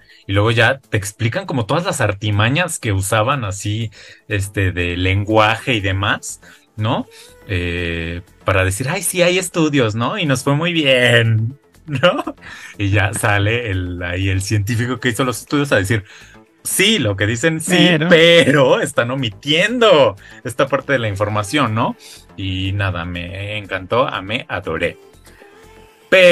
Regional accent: Mexico; Yo soy mexicano.

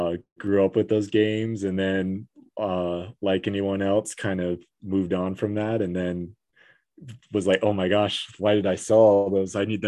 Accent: Arizona, United States; also born or lived in Utah; now in Denver, United States; So I'm from Arizona actually. So, grew up in Arizona. That's where I met my wife as well. We went to high school together, and then, went to Utah for my undergraduate, and now I'm in Denver for dental school.

